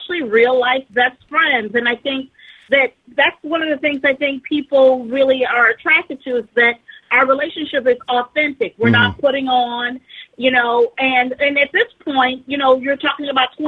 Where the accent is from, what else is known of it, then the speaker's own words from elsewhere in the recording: Chicago, Illinois, United States; Angela is from Detroit and I'm from Chicago